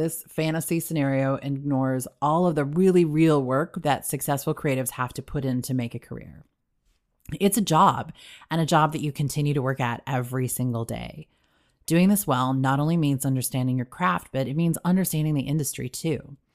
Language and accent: English; Detroit, Michigan, United States; moved away as an adult; now in Los Angeles, United States; When I moved from Detroit to LA a long time ago, I worked as an assistant at Dick Clark Productions.